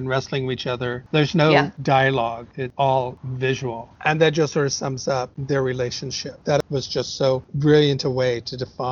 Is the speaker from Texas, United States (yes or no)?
yes; Corpus Christi, Texas, United States; I grew up in Texas. Yeah. I didn't grow up in West Texas, but I grew up in Corpus Christi, which is Southeast Texas.